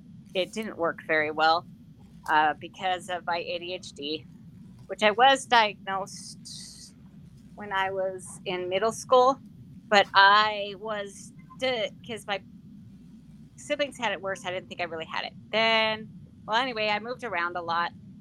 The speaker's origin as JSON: {"language": "English", "region": "California", "country": "United States", "tie": "born or raised there", "also_born_or_lived": "Canoga Park", "said": "No, I was born in Canoga Park, California. I grew up mostly in San Fernando and Santa Clarita Valleys, a lot in apartments and mobile homes, because when I was really young, my parents got divorced."}